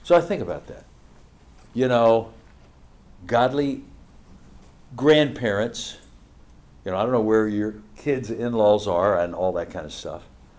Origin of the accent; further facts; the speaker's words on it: Hershey, Pennsylvania, United States; born there; I was born in Hershey, Pennsylvania.